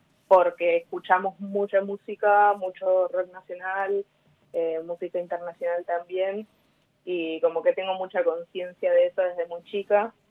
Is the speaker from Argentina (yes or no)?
yes; Buenos Aires, Argentina; salir de la provincia de Buenos Aires, que es de donde soy